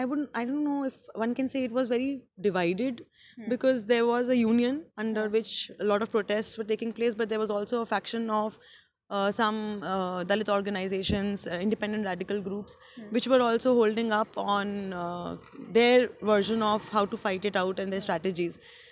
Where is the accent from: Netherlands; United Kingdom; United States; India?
India; Rajasthan; I am in PhD last year, or rather last semester. I come from Rajasthan and I joined JNU in 2009, Masters.